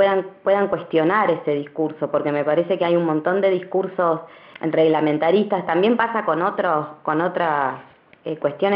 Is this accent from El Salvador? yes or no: no; Río Negro, Argentina; Somos mujeres de los Menucos, de Maquinchao y de Jacobasi, que, digamos, formamos parte de la Línea Sur.